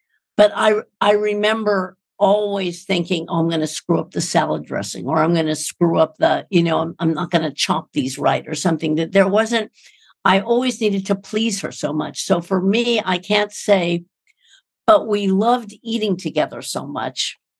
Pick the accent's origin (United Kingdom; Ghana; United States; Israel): United States; New York; One of the great things about being a New Yorker is there's so many places around you to buy food.